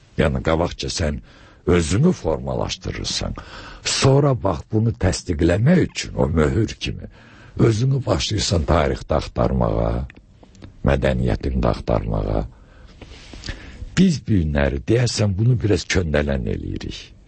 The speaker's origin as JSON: {"language": "Azerbaijani", "region": "Ganja", "country": "Azerbaijan", "said": "Və mən Gəncəliyəm özüm."}